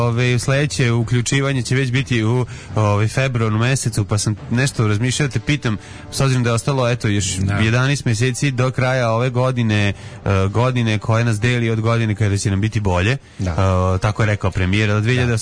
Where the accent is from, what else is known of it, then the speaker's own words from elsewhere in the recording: Vojvodina, Serbia; Pa kao kod nas u Vojvodini, Vrdnička kula. Kod Vrdnika.